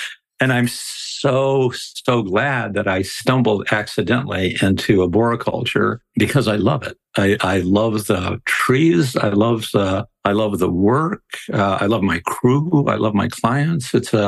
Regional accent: Santa Fe, New Mexico, United States; also born or lived in Pecos; I was born in New Mexico, where I was raised, loved being raised in New Mexico in both Santa Fe and a little town called Pecos, which is about 27 miles outside of Santa Fe

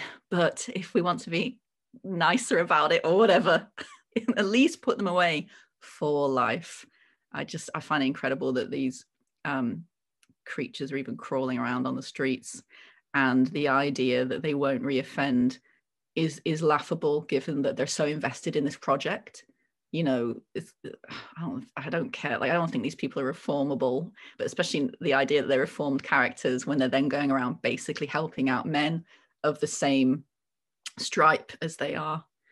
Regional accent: Wakefield, Yorkshire and the Humber, United Kingdom; And it's Wakefield Prison, which is my hometown, by the way, Wakefield.

